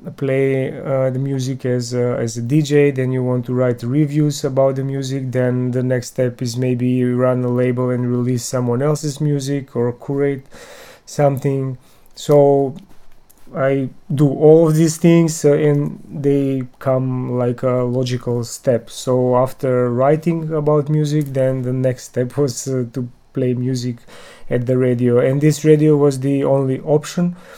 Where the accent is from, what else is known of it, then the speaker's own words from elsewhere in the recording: Skopje, North Macedonia; English is a second language; from Skopje, Macedonia